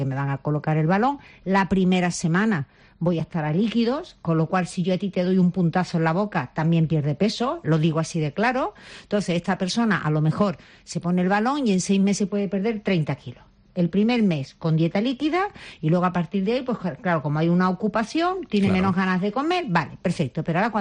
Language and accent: Spanish; Andalusia, Spain; Si es con una cervecita Cruzcampo de mi tierra, mejor todavía